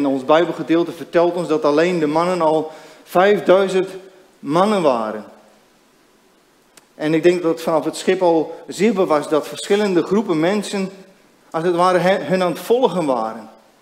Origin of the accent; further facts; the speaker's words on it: Urk, Flevoland, Netherlands; En wij komen van Urk